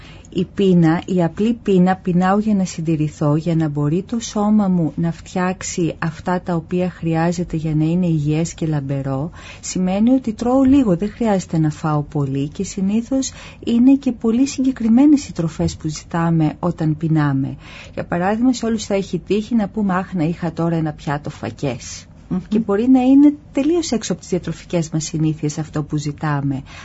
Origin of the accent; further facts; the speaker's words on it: Greece; επειδή είμαστε Έλληνες και γύρω από ένα τραπέζι γιορτάζουμε, κλαίμε, χαιρόμαστε